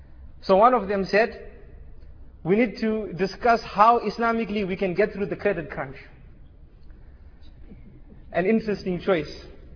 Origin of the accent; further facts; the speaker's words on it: Leicester, East Midlands, United Kingdom; born there; I was born in Leicester General, which is nearby.